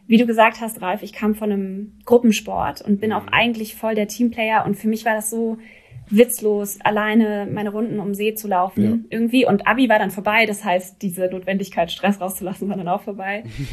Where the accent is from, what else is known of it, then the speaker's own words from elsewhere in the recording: Berlin, Germany; Wir haben damals in Mahlsdorf gelebt. Also ich bin aufgewachsen in der Nähe vom Tierpark und das ist so Ost, auf jeden Fall Ost-Berlin, aber eher so mittig Ost-Berlin. Und dann bin ich immer weiter an den Rand gezogen